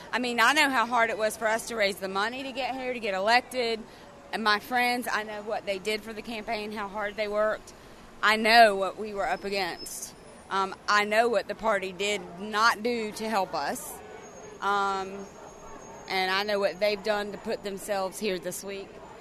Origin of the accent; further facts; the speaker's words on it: South Carolina, United States; from South Carolina.